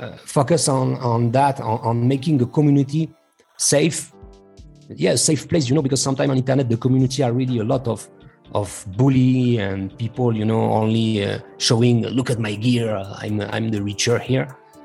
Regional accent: Bordeaux, Nouvelle-Aquitaine, France; English is a second language; I come from France. I'm born in Bordeaux, France.

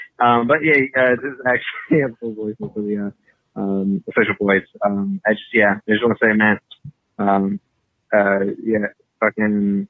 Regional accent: California, United States; I'm from Cali.

